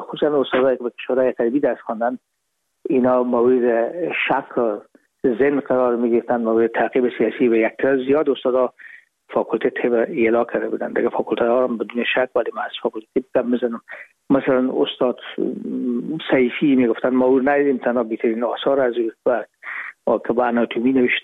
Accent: Herat, Afghanistan; moved away as an adult; now in Hamburg, Germany; ما رفتیم از کابل به هرات و پیزی که فاکولته رو پایان برسانیم یا دیپلمی بگیریم از هرات از طریق زمینی داخل مرز ایران شدیم. از مرز ایران گذاشتیم و داخل پاکستان و از پاکستان و قاچقی آمدیم با آلمان.

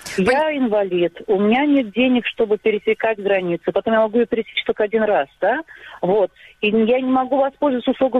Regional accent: Simferopol, Crimea, Ukraine; Я из Симферополя. Я гражданка Украины.

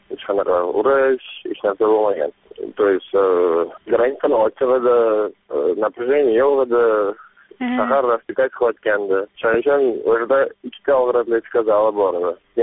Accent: Khanabad, Andijan Region, Uzbekistan; Andijon viloyati Xonobod shahridan.

